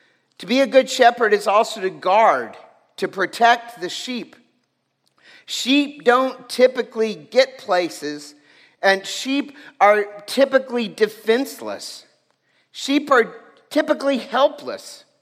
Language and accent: English; Junction, Texas, United States; Now, I grew up in Junction, Texas, so that's cattle country.